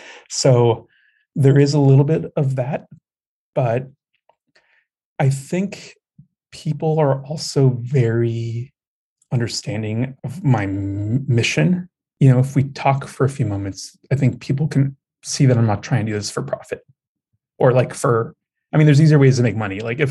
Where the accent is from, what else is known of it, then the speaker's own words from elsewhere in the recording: United States; born there; And I think I'm also an American-born Mexican, second generation.